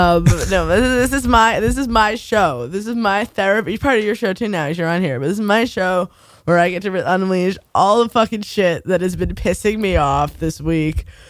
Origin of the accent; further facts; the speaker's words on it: New York, United States; But I'm also, you know, like, did not immigrate here, and I grew up in New York.